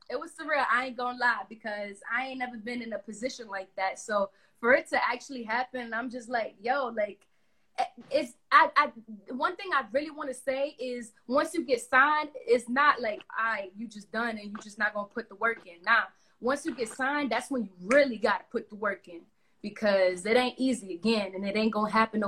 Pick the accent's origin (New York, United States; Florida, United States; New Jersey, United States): New York, United States; Bronx; I was from, you know, of course I'm from the Bronx.